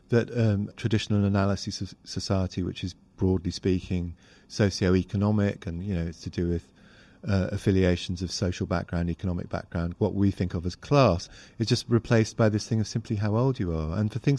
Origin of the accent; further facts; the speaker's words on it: Hong Kong; I grew up in Hong Kong